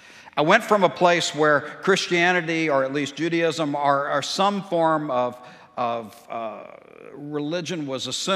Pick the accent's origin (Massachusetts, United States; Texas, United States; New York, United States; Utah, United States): Texas, United States; Tyler; I grew up in Tyler. Most of you know that. Beautiful East Texas